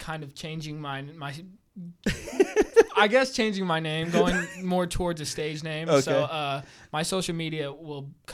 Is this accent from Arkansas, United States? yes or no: yes; Fayetteville, Arkansas, United States; I am from Arkansas.